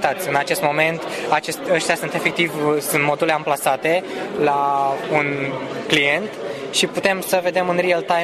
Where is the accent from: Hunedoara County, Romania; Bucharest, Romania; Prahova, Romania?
Bucharest, Romania; sunt din București și sunt student la Facultatea de Automatică și Calculatoare în anul al treilea.